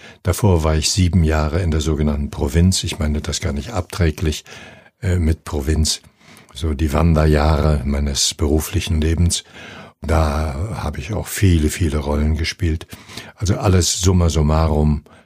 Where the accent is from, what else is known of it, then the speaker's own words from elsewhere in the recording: Pomeranian Voivodeship, Poland; In meiner Heimatstadt, das ist im jetzigen Polen, oben an der Ostsee, 90 Kilometer westlich von Danzig, da gab es kein Theater.